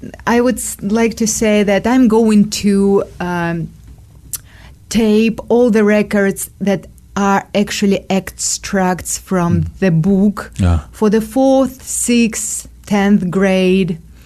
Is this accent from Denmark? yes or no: no; Russia; English is a second language; I'm my father from Ukraine, my mama from Russia. So as a person who were grown up in the Soviet Union